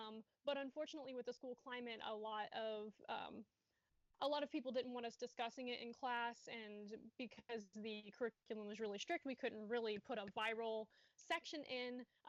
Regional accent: Fairfield, Illinois, United States; I'm from Southern Illinois in a very, very small town called Fairfield

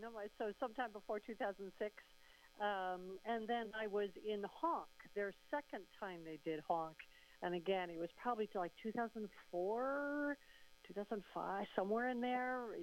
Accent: Shorewood, Wisconsin, United States; also born or lived in Milwaukee; I did most of my growing up in Shorewood or Milwaukee area

